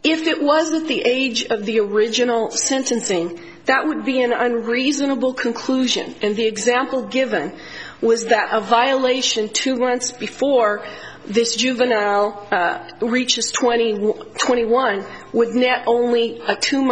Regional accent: Great Falls, Montana, United States; from the Great Falls, Montana, representing the United States.

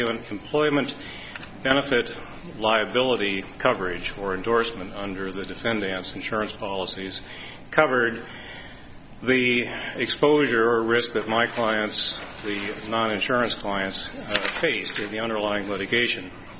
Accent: San Francisco, California, United States; I'm from San Francisco.

